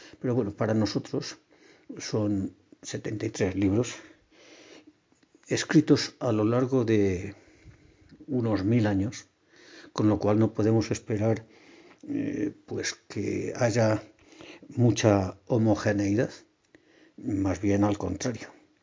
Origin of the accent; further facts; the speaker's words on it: Spain; porque somos españoles y eso viste mucho